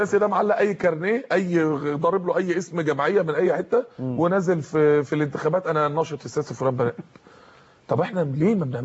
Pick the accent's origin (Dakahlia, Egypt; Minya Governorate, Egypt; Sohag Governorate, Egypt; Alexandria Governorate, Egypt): Dakahlia, Egypt; Mansoura; عندنا في المنصوره